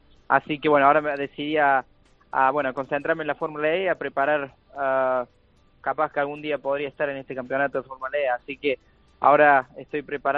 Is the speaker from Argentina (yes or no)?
yes; Argentina; also born or lived in France; Nací en Francia, en Nancy, en los Alpes franceses, pero me fui a Argentina cuando tenía menos de un año. Tenía 6 meses de vida cuando me fui para Argentina. Así que, la verdad, me siento más argentino que francés.